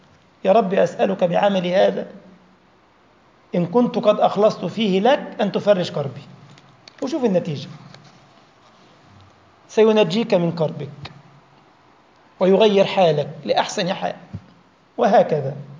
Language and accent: Arabic; Egypt; طلعت شوكولاتاية ملبس، بنسميها احنا ملبس عندنا في مصر